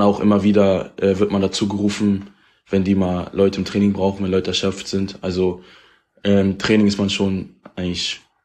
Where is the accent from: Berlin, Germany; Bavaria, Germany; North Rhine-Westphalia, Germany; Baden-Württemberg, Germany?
Berlin, Germany; Ich bin 19 Jahre alt und ich komme aus Berlin und spiele, seitdem ich 7 Jahre alt bin, bei Alba Berlin Basketball.